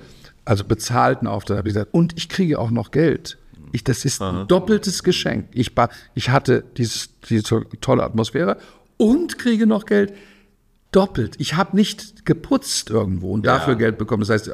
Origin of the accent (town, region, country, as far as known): Mainz, Rhineland-Palatinate, Germany; now in Hesse, Germany